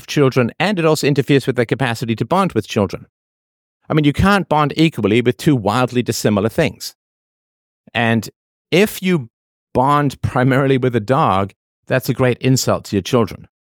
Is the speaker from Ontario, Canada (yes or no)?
yes; Toronto, Ontario, Canada; the Science Center is near where I grew up in Canada, at Don Mills and Lawrence. Don Mills and Eglinton, so it's fairly close, stone's throw.